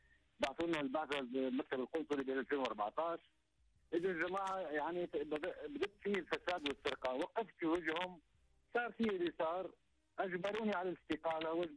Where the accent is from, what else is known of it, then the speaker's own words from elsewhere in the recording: Tunisia; now in Syria; انا من نجيش برجع تونس لانه اول شيء اولادي يقروا هنا مولودين هنا. وثاني حاجه انا في تونس فقير جدا جدا